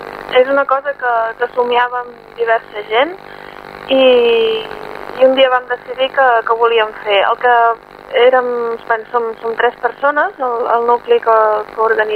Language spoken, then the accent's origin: Catalan; Sabadell, Catalonia, Spain; que soc de Sabadell.